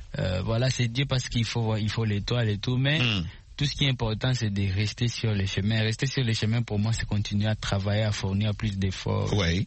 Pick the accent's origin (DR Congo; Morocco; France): DR Congo; Goma, North Kivu; chez moi à Goma